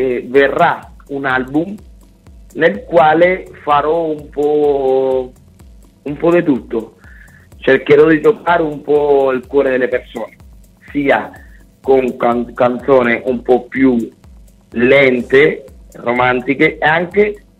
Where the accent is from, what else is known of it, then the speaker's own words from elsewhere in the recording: Cuba; Italian is a second language; moved away as an adult; now in Italy; sono arrivato qua, 8 anni fa, già avevo la passione per la musica. La passione per la musica ce l'ho sempre avuta da quando stavo a Cuba.